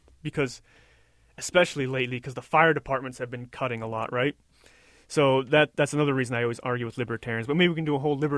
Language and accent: English; United States; one, as an American, because my news outlet leaves me, you know, craving American Idol.